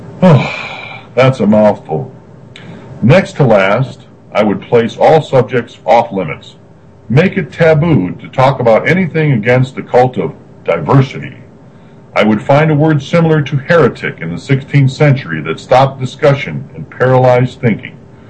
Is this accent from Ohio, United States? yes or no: yes; Garfield Heights, Ohio, United States; And then I went to work at a local ice company there in my hometown of Garfield Heights, driving a truck for one of my my parents' friends